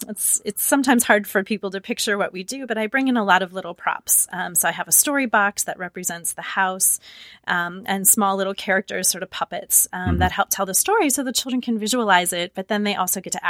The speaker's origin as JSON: {"language": "English", "town": "Cedar Rapids", "region": "Iowa", "country": "United States", "tie": "born or raised there", "said": "I live in Cedar Rapids, Iowa, which is my hometown. Just moved back there recently."}